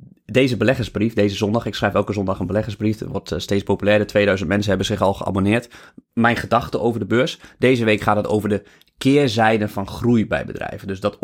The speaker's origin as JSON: {"language": "Dutch", "town": "Zwolle", "region": "Overijssel", "country": "Netherlands", "accent": "Zwolle", "said": "Ja, dat is mijn Zoolse accent."}